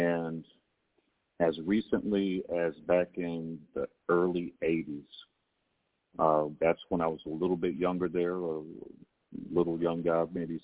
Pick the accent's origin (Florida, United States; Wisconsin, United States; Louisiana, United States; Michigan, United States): Louisiana, United States; Shreveport; I'm from Shreveport, Louisiana. Grew up in the Leadbetter Heights area, which is also known as the Bottoms here in Shreveport.